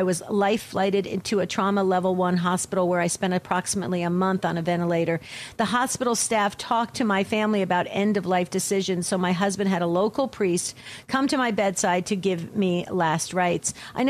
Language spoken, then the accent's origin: English; New Jersey, United States; And from New Jersey, from my home state.